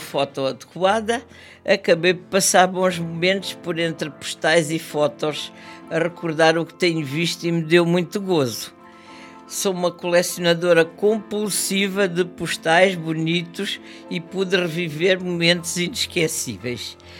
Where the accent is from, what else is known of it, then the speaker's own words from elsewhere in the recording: Beja, Portugal; born there; Nasci em Beja e tenho 75 anos.